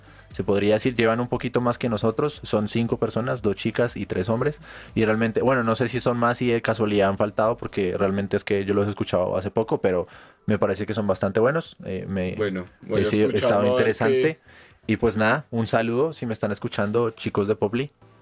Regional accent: Colombia; por lo menos nosotros somos colombianos y podemos hablar demasiado de esto

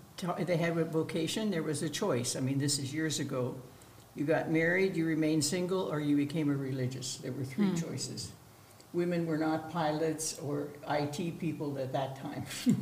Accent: Ohio, United States; also born or lived in Iowa; So that was a good experience, Iowa. I'm from Ohio originally. I'm not from Iowa.

